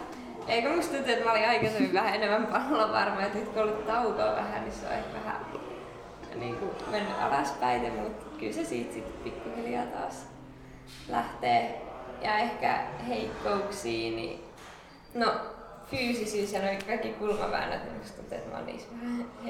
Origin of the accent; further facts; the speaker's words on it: Salo, Southwest Finland, Finland; Mä oon salolainen, kohta turkolainen, 16-vuotias salolainen.